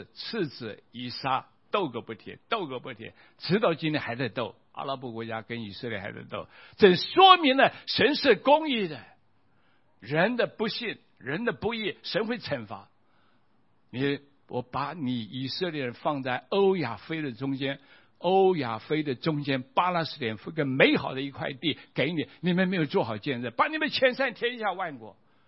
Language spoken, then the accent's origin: Chinese; China; 今天我们中国人也是一样，我们